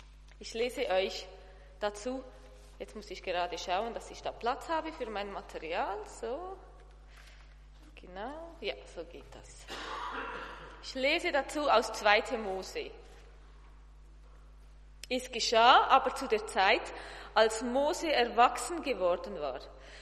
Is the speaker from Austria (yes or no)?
no; Switzerland; Ich bin aus der Schweiz und ich bin gestern schon gekommen.